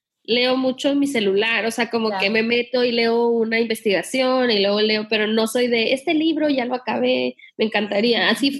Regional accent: Sinaloa, Mexico; yo me crié en Sinaloa y allá, en vez de decir chido, que en México decimos así

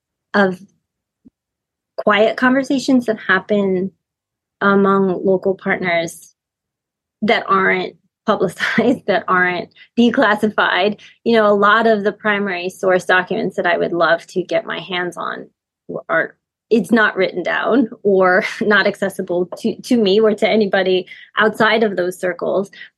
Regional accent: United States; I'm also American

